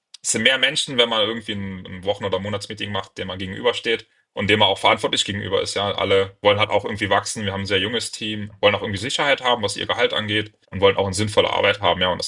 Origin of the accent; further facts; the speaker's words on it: Saarland, Germany; Die Gründer sind alle aus dem Südwesten. Ich bin aus dem Saarland